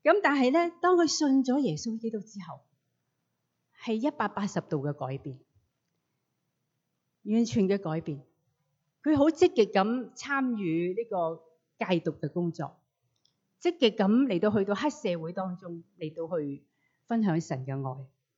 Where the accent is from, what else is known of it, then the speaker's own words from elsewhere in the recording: Hong Kong; 我来自香港的人呢，差不多年纪的人呢，都会认识一个人呢